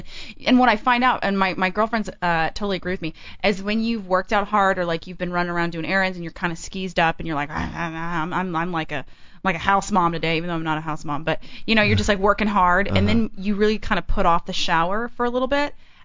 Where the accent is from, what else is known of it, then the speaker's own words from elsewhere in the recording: Texas, United States; But see, I love to eat, and I'm from Texas.